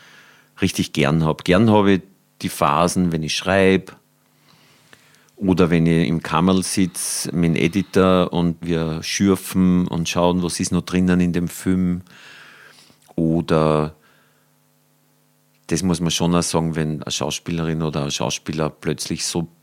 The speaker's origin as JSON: {"language": "German", "region": "Lower Austria", "country": "Austria", "tie": "born or raised there", "said": "Und Neumarkt an der Ips ist quasi gar nicht so weit von mir, wo ich herkomme."}